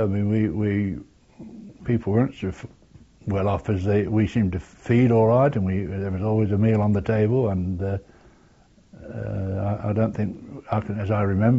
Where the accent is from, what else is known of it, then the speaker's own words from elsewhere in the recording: Winchester, South East England, United Kingdom; Yes, I was born in Winchester and went to school in Winchester